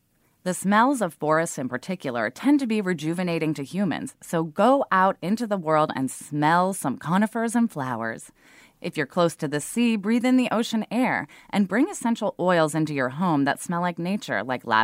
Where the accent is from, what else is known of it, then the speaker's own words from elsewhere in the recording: Portland, Oregon, United States; I grew up in Portland, Oregon, right at the edge of the city. There was a forest in my backyard with a creek running through it.